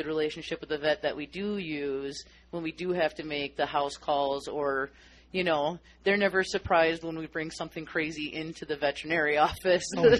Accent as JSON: {"language": "English", "region": "Minnesota", "country": "United States", "tie": "born or raised there", "said": "I grew up in Minnesota, so a barn has walls where this does not, you know."}